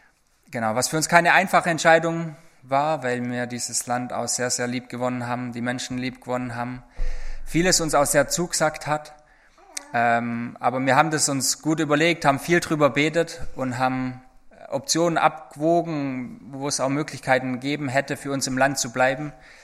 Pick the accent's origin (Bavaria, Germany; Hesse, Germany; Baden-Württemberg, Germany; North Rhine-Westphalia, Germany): Baden-Württemberg, Germany; Bühlenhausen; Ich komme aus Bühlenhausen